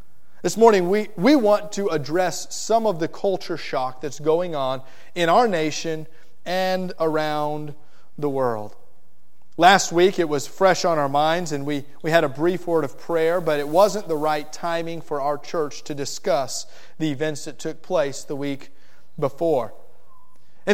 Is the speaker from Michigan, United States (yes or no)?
no; Miami, Florida, United States; I grew up in Miami, Florida, but a part of Miami that is out closer to the Everglades than it is the city.